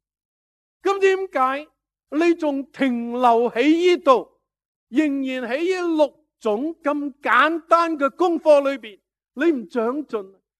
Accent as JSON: {"language": "Chinese", "country": "Hong Kong", "said": "哇，作为香港人最近都听很多前进啦"}